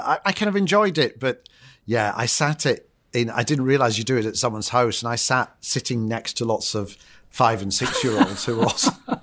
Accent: Scotland, United Kingdom; also born or lived in London, England / United States; I'm from Scotland. So, you know, I'm an Italian in Scotland, and then I moved to London, so I'm a Scot in England.

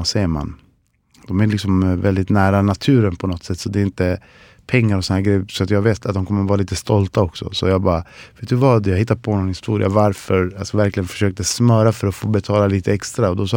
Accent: southern Chile, Chile; Swedish is a second language; now in Sweden; Jag kommer från södra Chile, så vi har massa träd.

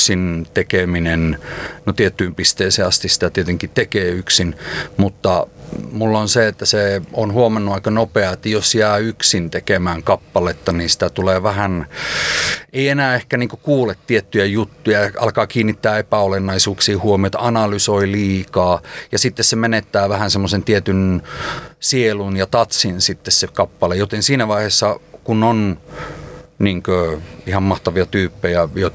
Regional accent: Lapland, Finland; totta kai meillä on se, me ollaan sieltä kotoisin, niin meillä on sellainen kysyntää siellä

